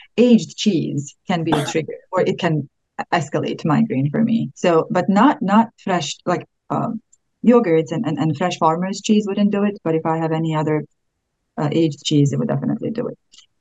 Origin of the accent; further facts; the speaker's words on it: Bosnia & Herzegovina; but I'm originally from Bosnia, so we are really heavy on milk and wheat.